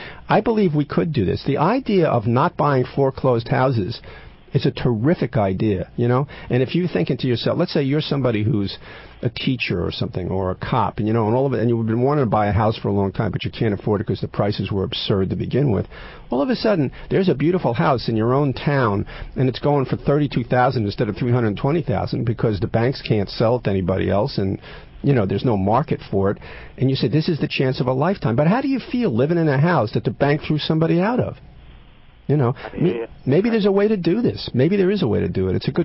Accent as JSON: {"language": "English", "country": "United States", "tie": "born or raised there", "said": "You live in America, I live in America, we grew up in America."}